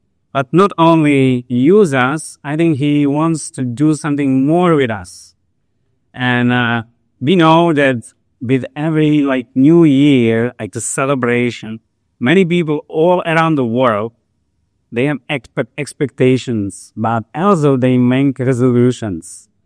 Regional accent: Czechia; now in Kuwait; I'm from Czech Republic. And I have been in Kuwait for more than a year, a bit more.

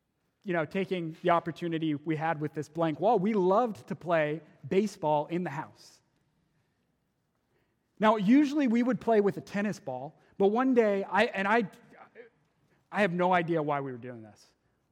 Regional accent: Georgia, United States; When I was younger, I grew up in Georgia, and we had this house with these massive windows on one side of the wall.

